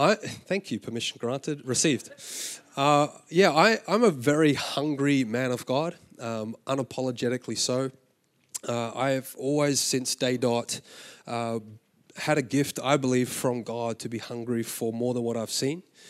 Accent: Australia; now in United States; I am Australian. I live in America. I have lived in America for a very, very long time.

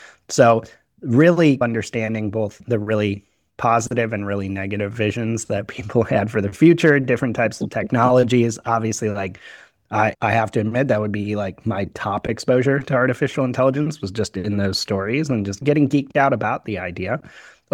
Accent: Euclid, Ohio, United States; born there; I was born in Euclid, Ohio, which is right outside Cleveland, where I don't live in Euclid now, but live right outside Cleveland at the moment, which is great.

